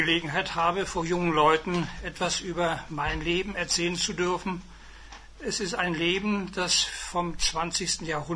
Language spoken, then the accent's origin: German; Burghorst, Mecklenburg-Vorpommern, Germany; Und ich bin dann aufgewachsen in Burghorst bei Ribnitz, nachdem ich die einklassige Dorfschule besucht habe, wo 8 Jahrgänge in einem Raum unterrichtet wurden.